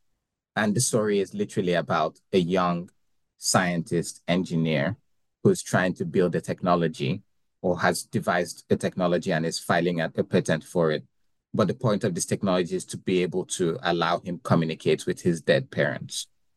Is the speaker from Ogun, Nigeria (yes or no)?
yes; Ogun, Nigeria; Abeokuta is the capital of my home state back in Nigeria, which is Ogun State.